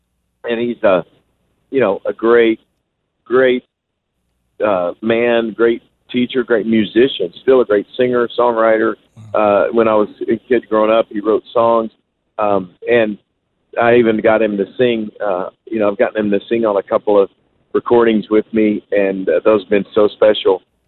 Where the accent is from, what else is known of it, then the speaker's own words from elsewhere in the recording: Kentucky, United States; growing up in Kentucky, it was bluegrass music, banjos and guitar and dobros and you know, upright bass.